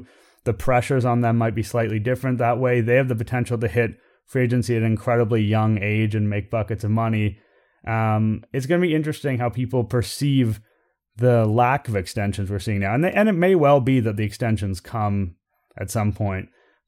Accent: Toronto, Ontario, Canada; I'm born and raised in Toronto. I've lived here for all but 4 years of my life.

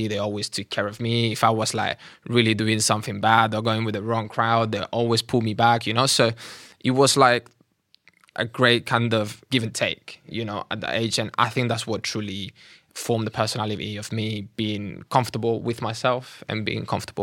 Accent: Catalonia, Spain; obviously I was born and raised in Catalonia, but my family are from the other side of Spain.

